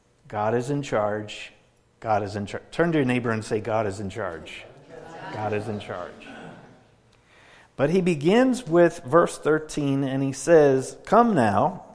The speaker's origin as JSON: {"language": "English", "region": "Minnesota", "country": "United States", "tie": "born or raised there", "lives_now": "New York City, United States", "said": "Now, for my life, for example, I was born and raised in Minnesota, right?"}